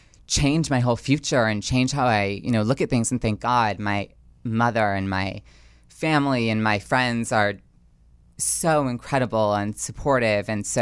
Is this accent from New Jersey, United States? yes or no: yes; New Jersey, United States; I grew up in a wonderful town in northern New Jersey